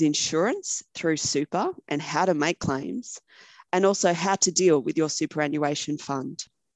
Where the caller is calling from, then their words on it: Victoria, Australia; Today, I'm calling in from Wurundjeri country.